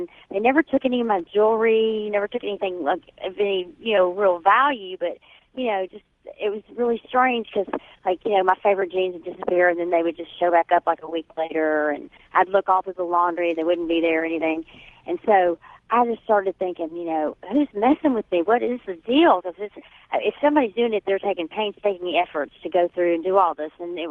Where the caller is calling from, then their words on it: Memphis, Tennessee, United States; I'm calling from Memphis, Tennessee.